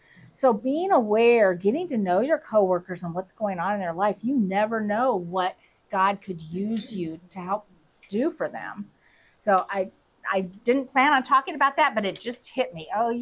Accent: Indiana, United States; now in Tennessee, United States; Now, Tennessee, it's not so bad, but, you know, I'm from Indiana, and anything up north, it's like nobody speaks to anybody

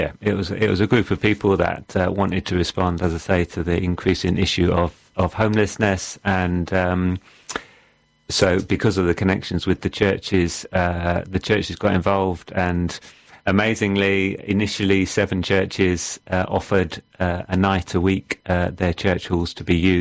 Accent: London, United Kingdom; also born or lived in Peru; now in Eastbourne, United Kingdom; Yeah, I come from South London.

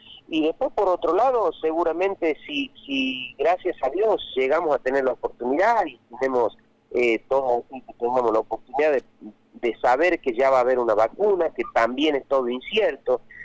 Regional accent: Salta, Argentina; Ni cuando era chico allá en Chaco Salteño no se acostumbraba a hacer festejo de cumpleaños, imagínate el monte.

